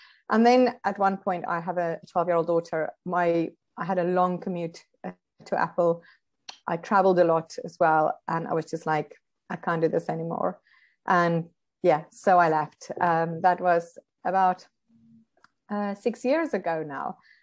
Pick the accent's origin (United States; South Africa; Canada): South Africa; moved away as an adult; So I'm actually South African. I was born and bred there. I lived there until I was 25.